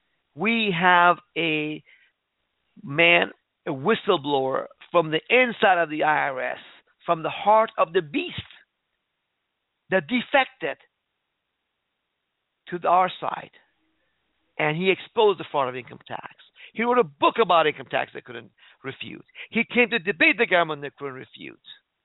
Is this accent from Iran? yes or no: yes; Iran; English is a second language; now in United States; I couldn't speak about this stuff when I grew up in Iran. But in America, we have that right.